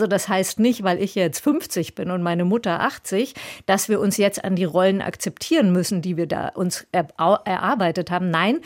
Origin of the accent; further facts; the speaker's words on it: Wetzlar, Hesse, Germany; ich bin ja aus Wetzlar.